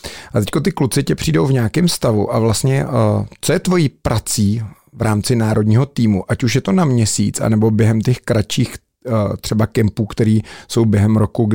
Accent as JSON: {"language": "Czech", "town": "Plzeň", "region": "Plzeň Region", "country": "Czechia", "said": "protože jsem Plzeňák"}